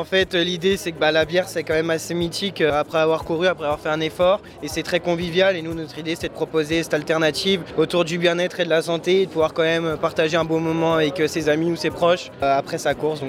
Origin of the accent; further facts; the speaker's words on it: Montpellier, Occitanie, France; On vient de Montpellier.